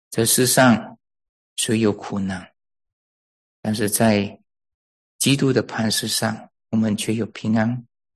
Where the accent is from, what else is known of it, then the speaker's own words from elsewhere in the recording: Malaysia; 我是马来西亚来的，在马来西亚有一个大考，大考才决定说我能不能上大学啊。